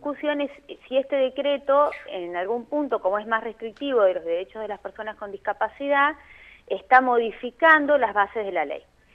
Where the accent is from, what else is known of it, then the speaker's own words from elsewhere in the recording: Carmen de Patagones, Buenos Aires Province, Argentina; Nosotros, Caro, que crecimos en Patagones